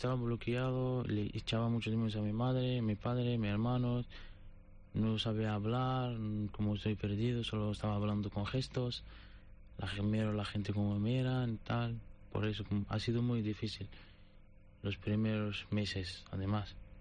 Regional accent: Algeria; Spanish is a second language; moved away; Porque llamo y la primera pregunta, ¿de dónde eres? Digo, soy argelino.

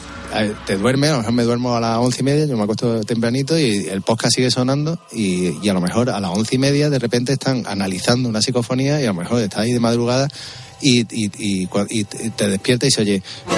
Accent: Córdoba, Andalusia, Spain; now in Seville, Spain; No, mira, yo vivo en Sevilla, pero yo soy cordobés del Córdoba.

